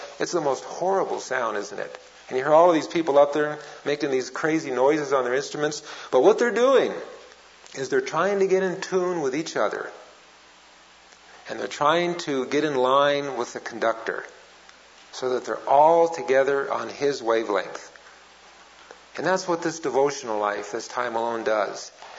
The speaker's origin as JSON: {"language": "English", "region": "Colorado", "country": "United States", "said": "because, of course, we're from Colorado and we were cheering for Air Force."}